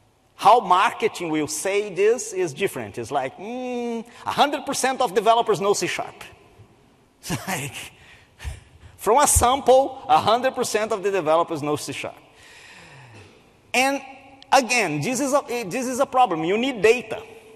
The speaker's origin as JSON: {"language": "English", "country": "Brazil", "lives_now": "United States", "said": "And I come originally from Brazil, and then I moved to the United States"}